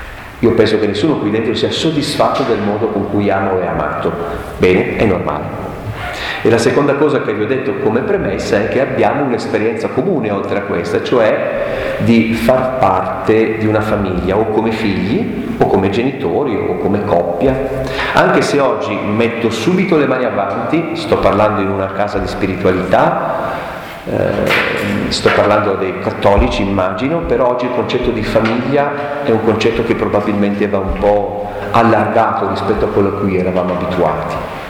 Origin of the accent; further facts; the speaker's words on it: Aosta Valley, Italy; Io sono valdostano e per lunghi anni ho abitato nel Parco Nazionale del Gran Paradiso